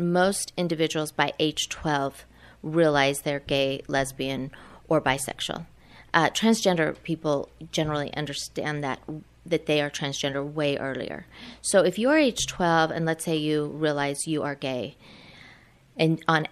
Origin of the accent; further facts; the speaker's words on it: Orem, Utah, United States; I grew up in Orem, and I was a very conservative individual